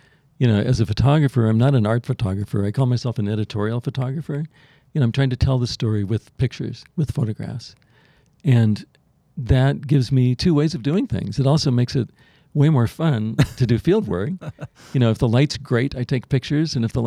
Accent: Colorado, United States; also born or lived in Northwest; I grew up in Colorado. I love the Colorado mountains. I did some park rangering in the Northwest.

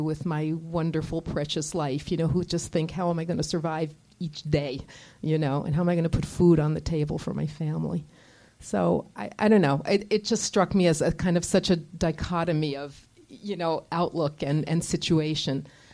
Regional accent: New York City, New York, United States; moved away; I grew up in New York City, and if I go back now and I think, you know, to sleep there, it's like, it's so noisy

